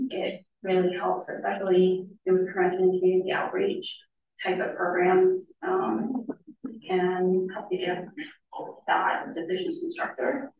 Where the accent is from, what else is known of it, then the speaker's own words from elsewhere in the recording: Boston, Massachusetts, United States; moved away as an adult; also born or lived in Texas; So I'm from Boston, born and raised, lived there for the first 23 years of my life, and then I moved to Texas.